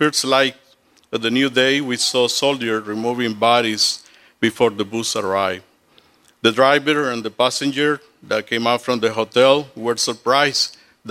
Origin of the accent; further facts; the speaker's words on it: Nicaragua; We are originally from Nicaragua, Central America.